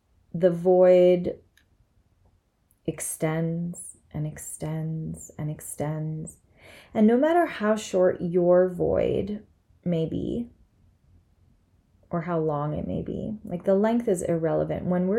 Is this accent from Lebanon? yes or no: yes; Lebanon; Where I grew up in Lebanon, Pepsi was it.